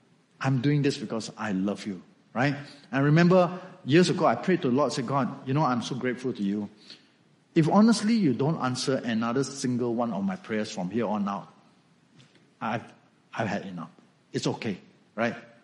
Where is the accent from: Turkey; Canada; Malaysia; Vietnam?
Malaysia; So sometimes, okay, I can say that because I'm Malaysian, right?